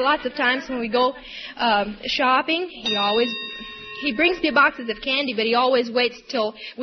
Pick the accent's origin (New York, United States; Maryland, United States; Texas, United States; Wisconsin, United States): Texas, United States; Tyler; Tyler, Texas.